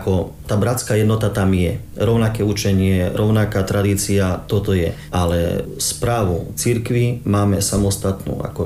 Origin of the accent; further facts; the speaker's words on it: Zemplínske Hradište, Košice Region, Slovakia; accent: East Slovak; Pochádzam zo Slovenska, ako počujete, tak je to východoslovenská okres Trebišov, Zemplínske Hradište. Tam sa rozpráva i maďarsky